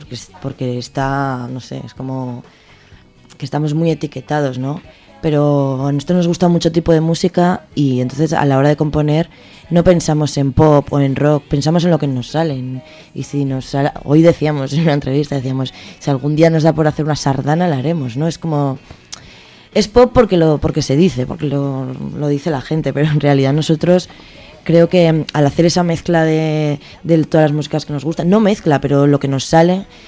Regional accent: Zaragoza, Aragon, Spain; now in Madrid, Spain; Pero nosotros tenemos el corazón muy zaragozano.

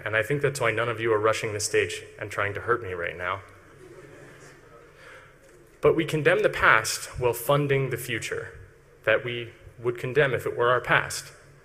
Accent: United States; I'm an American, born and raised, who's unhappy.

